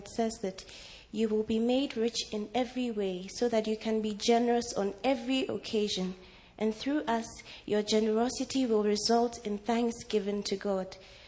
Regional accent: Ghana; I'm from Ghana. It's in Africa, just to make sure.

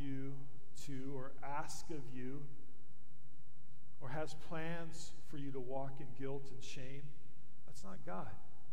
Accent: Michigan, United States; born there; Did you know I was born in Michigan? So guess who I was cheering for? Just kidding. Commandments, I was born in Michigan.

